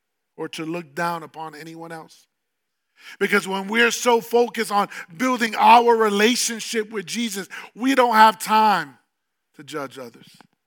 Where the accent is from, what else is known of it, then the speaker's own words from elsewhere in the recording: New York City, New York, United States; Back in 2001, I came from New York City, the South Bronx, to California. I moved to Hollywood, right on La Brea and Hollywood.